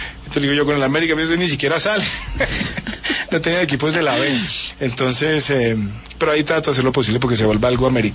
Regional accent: Medellín, Antioquia, Colombia; Sobre todo los dos primeros fueron muy traumáticos, porque nos llegamos de Medellín, entonces me metieron a St. George, que es un gran colegio

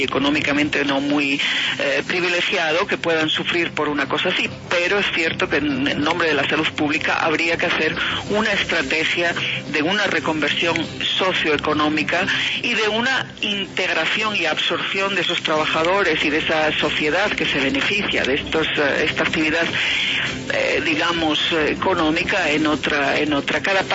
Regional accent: Asturias, Spain; usted nombraba antes Asturias, de donde yo vengo

